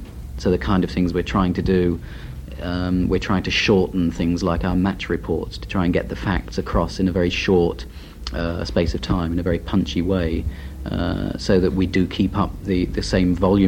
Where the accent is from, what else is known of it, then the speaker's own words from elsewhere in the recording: Newark, East Midlands, United Kingdom; moved away; also born or lived in London; I came from Nottingham originally, or very close to Nottingham. I came from Newark originally. From there, I went to London about 10 years ago.